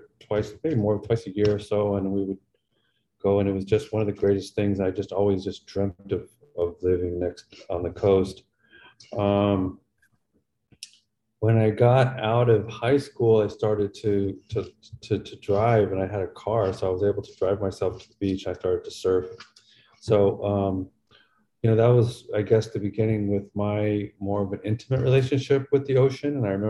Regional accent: Los Angeles, California, United States; Prior to that, I grew up in Los Angeles, and at one time I was a high school dropout

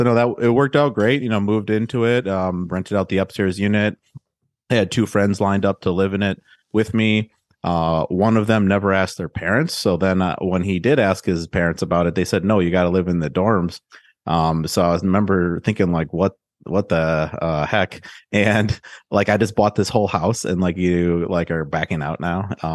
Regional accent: Milwaukee, Wisconsin, United States; And I'm from the Milwaukee area, and then I was going to go to college at UW-Madison.

